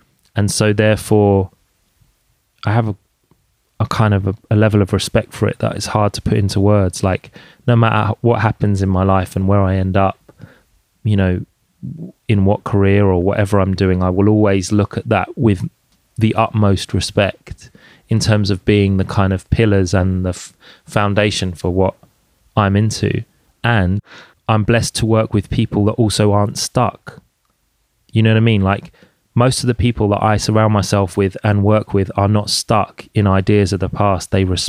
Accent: London, United Kingdom; I grew up in Jungle in London

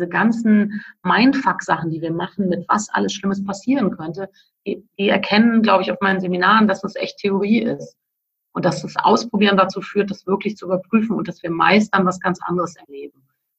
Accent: Cologne, North Rhine-Westphalia, Germany; als Kölnerin

